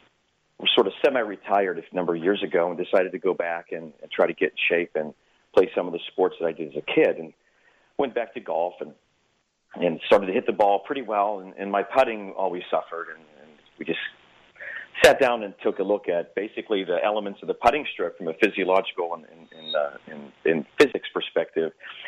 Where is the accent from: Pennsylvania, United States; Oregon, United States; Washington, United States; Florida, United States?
Pennsylvania, United States; As a young person, we played a lot of sports. I grew up in Western Pennsylvania, and certainly golf was probably my favorite.